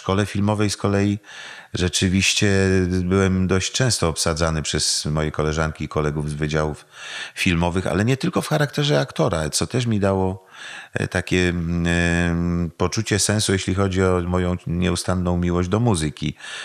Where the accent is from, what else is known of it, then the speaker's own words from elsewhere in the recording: Brzeziny, Łódź Voivodeship, Poland; pochodzę z Brzezin, to jest 20 kilometrów od Łodzi.